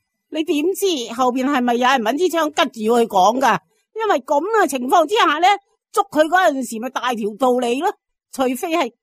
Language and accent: Cantonese; Guangdong, China; 我哋广东人有句说话叫财不可露眼